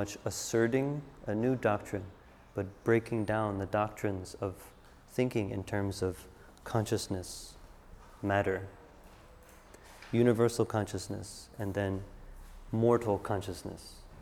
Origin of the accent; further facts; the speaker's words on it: New York, United States; accent: New York; moved away; My accent actually used to be more like that until I left the States for a while. It slowly transformed. The seeds of seeds of New York and pork in my car slowly transformed into, you know, I'm gonna go park my car.